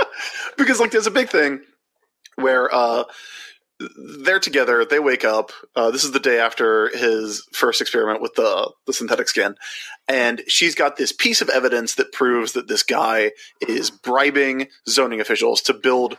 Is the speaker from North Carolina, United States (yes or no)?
no; Sacramento, California, United States; She's over there in Sacramento, where I'm from. Because this is definitely, I'm Californian.